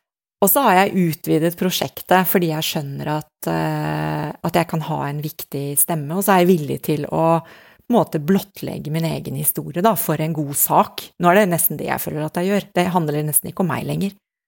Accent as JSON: {"language": "Norwegian", "town": "Asker", "region": "Akershus", "country": "Norway", "tie": "born or raised there", "said": "jeg vokste opp typiske boligfelt I Asker, hvor I hvert hus bodde det mor og far og noen barn, og det var på en måte min verden og det jeg kjente."}